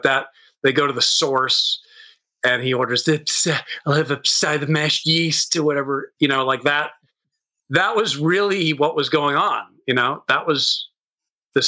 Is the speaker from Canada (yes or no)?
no; Los Angeles, California, United States; because I grew up in Hollywood, it was close to, I grew up by in the Hollywood Hills, right by the Hollywood Bowl.